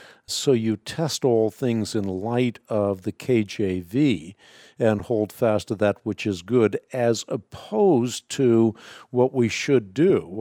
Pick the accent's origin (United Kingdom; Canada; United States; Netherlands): Netherlands; first language Dutch; English is a second language; I'm Dutch, so Dutch is my first language.